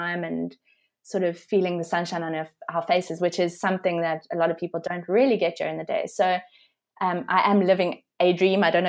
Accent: South Africa; as a South African wedding photographer

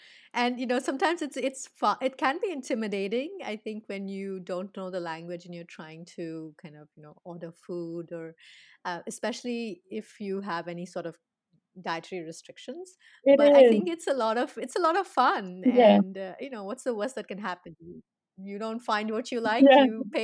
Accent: India; Now, I'm from India

